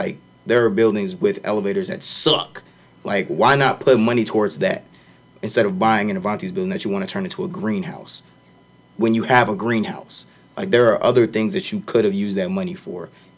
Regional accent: Chicago, Illinois, United States; What about somebody like me who's not from here? I'm from Chicago.

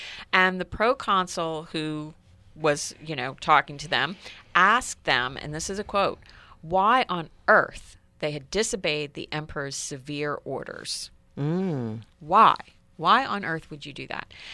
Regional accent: the South, United States; There have been times growing up in the South

